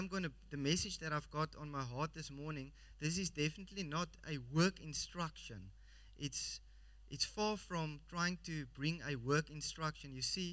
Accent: Somerset West, Western Cape, South Africa; I grew up here in Somerset West, so from going to primary school here at the WIP and then going to Paul Roos for a short while and then also to Paul Verlei

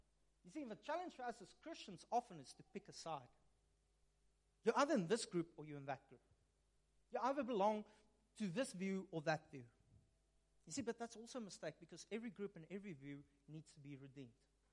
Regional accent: Upington, Northern Cape, South Africa; I'm from Upington. I can't swim. There's only sand dunes.

